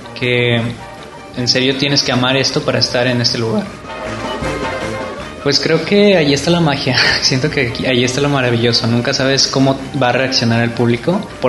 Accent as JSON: {"language": "Spanish", "town": "Guadalajara", "region": "Jalisco", "country": "Mexico", "said": "Yo vengo de Guadalajara."}